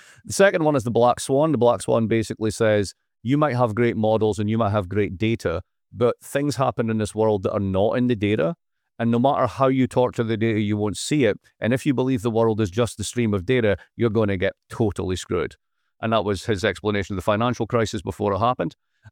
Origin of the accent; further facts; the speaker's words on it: Dundee, Scotland, United Kingdom; now in United States; I'm originally from Dundee in Scotland